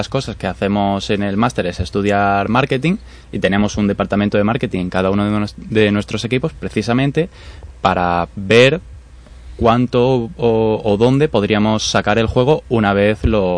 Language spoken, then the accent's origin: Spanish; Córdoba, Andalusia, Spain; now in Ferrol, Spain; Yo que vengo de Córdoba, pues, hombre, paso de los 35, 40 grados